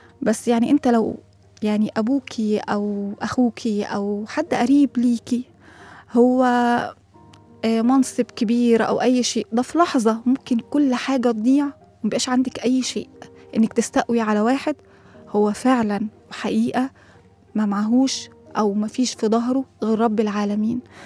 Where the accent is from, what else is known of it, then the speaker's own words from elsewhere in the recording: Egypt; احنا من مصر عادي فمفيش مشكلة